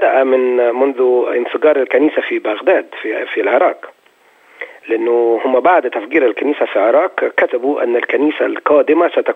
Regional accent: Egypt; للحكماء عندنا في مصر، هم اللي يقولوا إذا كان في أهداف سياسية وإزاي يدافعوا عننا

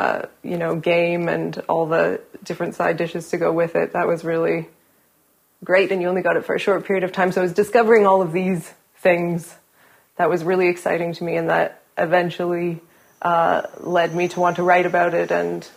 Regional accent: Calgary, Alberta, Canada; now in Switzerland; I grew up in Canada, in Calgary. My mom is Swiss, and we came back to visit my grandparents in Switzerland every year.

